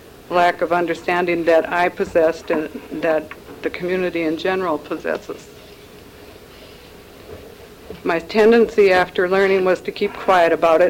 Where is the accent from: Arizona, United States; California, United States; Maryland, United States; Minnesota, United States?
Minnesota, United States; Rochert; I'm from Rochert, Minnesota.